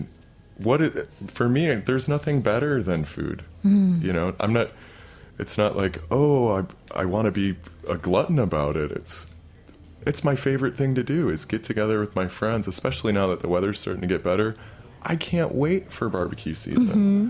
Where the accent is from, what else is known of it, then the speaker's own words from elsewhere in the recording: Midwest, United States; now in New York, United States; And I grew up in the Midwest where you eat meat every day.